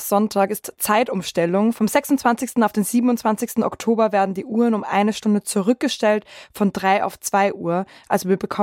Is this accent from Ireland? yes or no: no; Austria; moved away; weil ich wollte ja als Auslandsösterreicherin wählen und das war total anstrengend vorher, auch mit meiner Heimatgemeinde, das alles auszumachen, ins Wahlregister zu kommen etc.